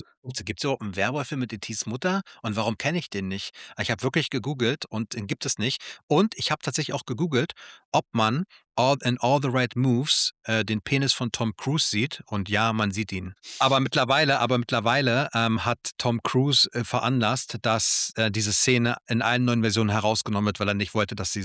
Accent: Turkey; Ey, Leibspeise als Türke.

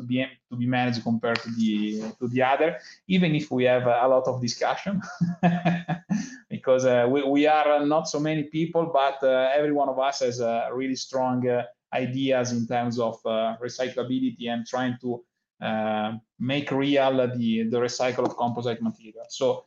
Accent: Bergamo, Lombardy, Italy; English is a second language; Yeah, I'm from Italy. I'm located nearby Milan in Bergamo, that is the northern part of Italy.

